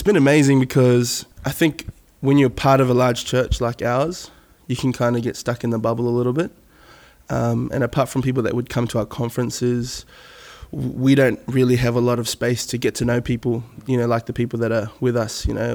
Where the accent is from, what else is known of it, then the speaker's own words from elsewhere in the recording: New Zealand; I was raised in New Zealand, two little islands south of Australia.